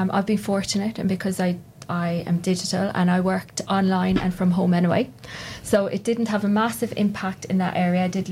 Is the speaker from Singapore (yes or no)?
no; Ireland; now in Kent, United Kingdom; as an Irish person coming here to Kent